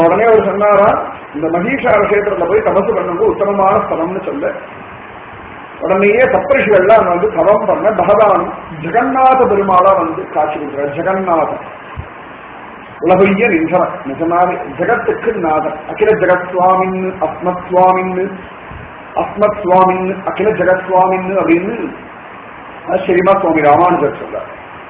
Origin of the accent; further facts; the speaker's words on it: Srirangam, Tamil Nadu, India; ஸ்ரீரங்கத்திலாம் வளர்ந்தோம்